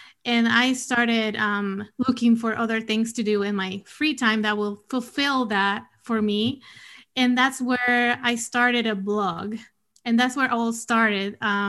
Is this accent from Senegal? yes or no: no; Puerto Rico; moved away as an adult; also born or lived in Washington, D.C.; So I was born and raised in Puerto Rico. That's where I went to school and moved.